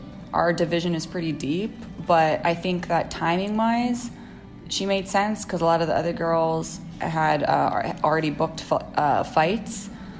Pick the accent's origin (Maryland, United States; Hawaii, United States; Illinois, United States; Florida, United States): Hawaii, United States; moved away; Being up here in the mainland, you know, there was, it almost made my identity stronger as a Hawaiian just because there weren't as many up here.